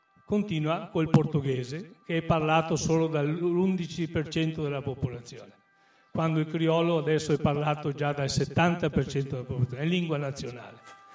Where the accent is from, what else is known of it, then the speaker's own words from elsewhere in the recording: Veneto, Italy; Io sono veneto e quando ero ragazzo la maestra ci obbligava a parlare italiano a scuola.